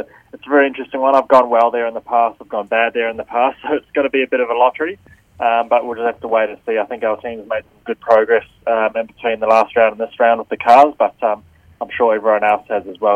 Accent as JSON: {"language": "English", "country": "New Zealand", "tie": "born or raised there", "said": "growing up in New Zealand"}